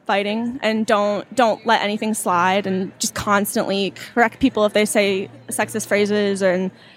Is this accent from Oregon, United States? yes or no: no; Maplewood, New Jersey, United States; Maplewood, New Jersey. And I'm 17.